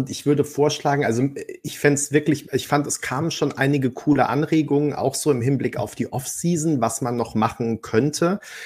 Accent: Baden-Württemberg, Germany; mein Heimatbundesland Baden-Württemberg

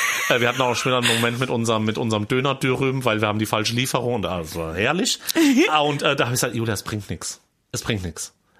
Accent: Hesse, Germany; Weil ich zum Beispiel auch ganz lange in meiner Heimat immer dachte, ach du Scheiße, so und so und so und so. Und da gab es ja dann ein paar in Nidda, also in der nächsten Kleinstadt.

